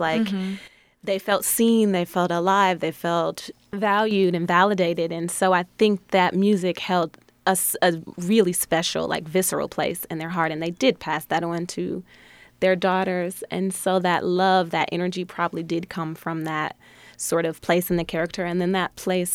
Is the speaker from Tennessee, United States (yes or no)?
no; Detroit, Michigan, United States; Well, I'm from Detroit, so I think you're born a Motown fan growing up in Detroit.